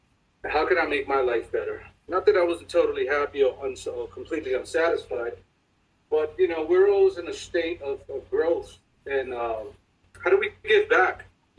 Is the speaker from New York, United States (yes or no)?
yes; Bronx, New York, United States; I had this totally distorted perception of what life was at this age growing up in the South Bronx.